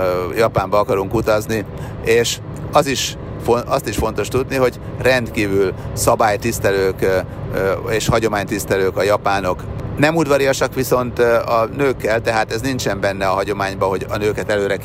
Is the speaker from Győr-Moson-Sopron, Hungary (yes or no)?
yes; Sopron, Győr-Moson-Sopron, Hungary; hát nem azt mondom, nőttem fel, mert ugye soproni gyerek vagyok